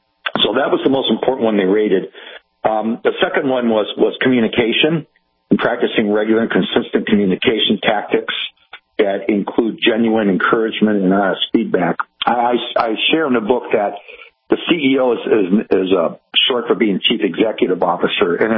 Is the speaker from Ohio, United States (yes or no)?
yes; Cleveland, Ohio, United States; moved away as an adult; also born or lived in Kansas City / Louisville / rural Missouri / northern Michigan; decided that in order for me to grow it, I'd have to leave Cleveland, my hometown, and moved to Kansas City and worked for a big, large healthcare system there for 10 years, and then to Louisville and then back to rural Missouri